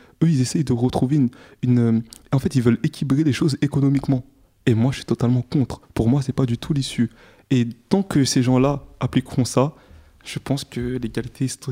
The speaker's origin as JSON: {"language": "French", "country": "Rwanda", "said": "Moi, je suis rwandais"}